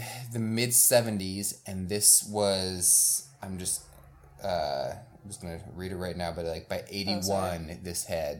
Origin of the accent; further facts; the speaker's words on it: Chisago City, Minnesota, United States; I remember growing up in Chisago.